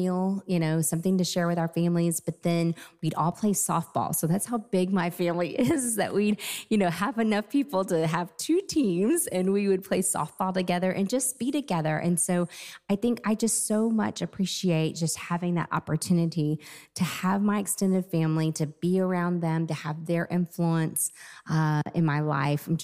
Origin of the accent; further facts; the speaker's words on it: Austin, Texas, United States; I grew up here in Austin, and I think something that I enjoyed so much about my family is that, you know, my mom's brothers and sisters were all here.